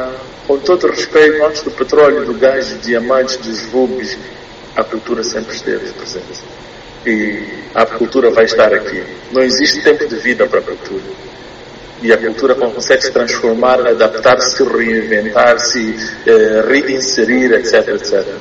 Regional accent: Mozambique; E eu, como moçambicano, sou super privilegiado

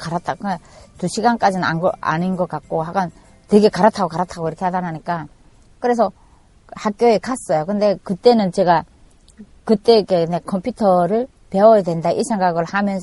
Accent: North Korea; now in South Korea; 제가 또 탈북자다 보니까 이 남한 사람들하고 따라 못 가는 거예요.

